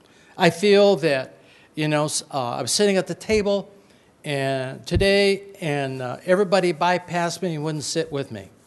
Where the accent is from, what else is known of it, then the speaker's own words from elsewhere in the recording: Los Angeles, California, United States; And growing up in Los Angeles and going to school in Hollywood, California, which is not necessarily the most godly place in the United States.